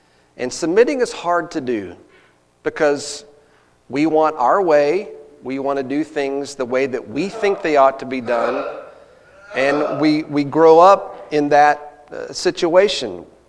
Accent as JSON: {"language": "English", "region": "Texas", "country": "United States", "tie": "born or raised there", "said": "I grew up in Texas, you all know that. I grew up rooting for the Cowboys. I can't help it. It's where I was raised."}